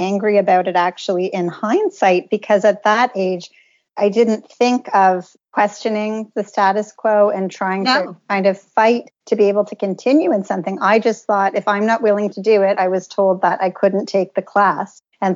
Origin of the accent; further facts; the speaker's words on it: Canada; I live in Canada and I grew up here in Canada.